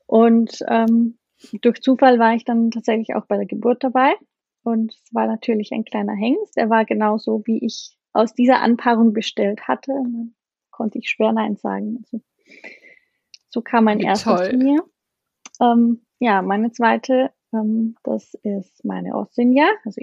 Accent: Austria; ich bin 27 Jahre alt und ich komme aus dem schönen Österreich, wie man vielleicht hört an meinem Akzent.

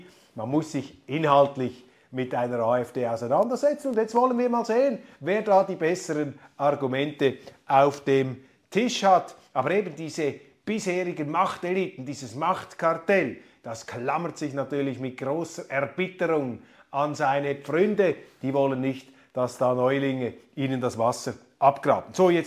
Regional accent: Switzerland; Das klingt jetzt etwas überheblich, wenn man das als Schweizer um 25% Deutscher sagt

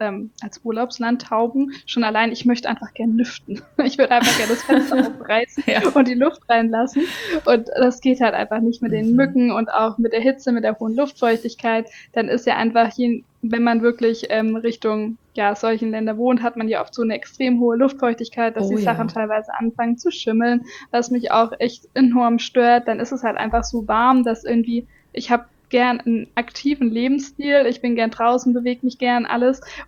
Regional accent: Stuttgart, Baden-Württemberg, Germany; moved away; wir sind ursprünglich aus Stuttgart in Süddeutschland und da hat es uns irgendwann weggezogen. Also ich habe da eigentlich mein ganzes Leben gelernt, ich bin dort gelebt, ich bin dort geboren, zur Schule gegangen, studiert und alles.

